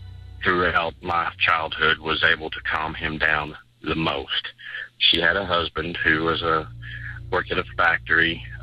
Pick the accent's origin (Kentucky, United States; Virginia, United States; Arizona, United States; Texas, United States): Kentucky, United States; Louisville; I'm from Louisville, Kentucky.